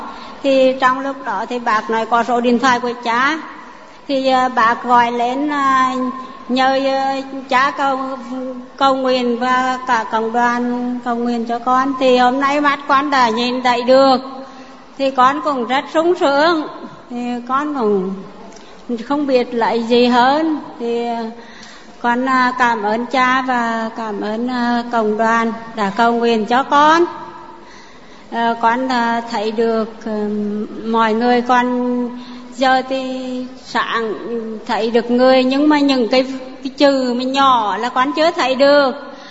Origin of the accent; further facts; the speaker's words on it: Nghệ An, Vietnam; Quê con ở Nghệ An.